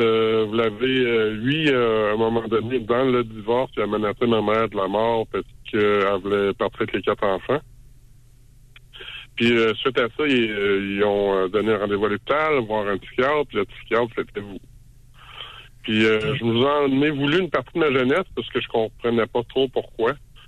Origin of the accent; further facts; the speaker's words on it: Quebec City, Quebec, Canada; moi, je suis de Québec, mais je viens de Trois-Rivières dans votre coin, M. Mailloux.